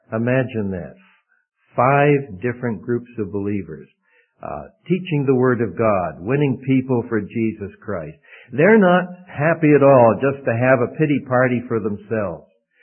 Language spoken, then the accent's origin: English; Canada; I'm from Canada, but I don't say much about that. But then I got to move to Hawkesville.